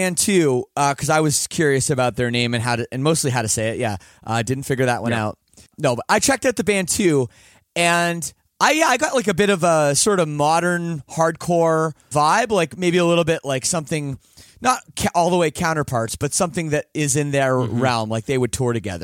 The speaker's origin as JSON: {"language": "English", "country": "Canada", "said": "I am Canadian and I took French up till grade 10"}